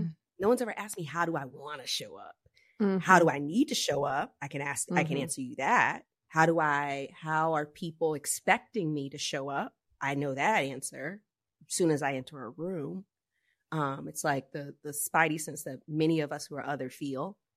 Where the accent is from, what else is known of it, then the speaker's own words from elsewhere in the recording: the South, United States; I grew up in the South. In the 80s, and I was, you know, rolled really deep with my cousins.